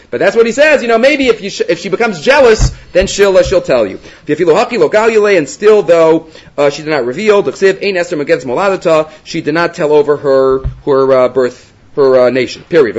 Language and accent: English; United States; Like, I'm an American.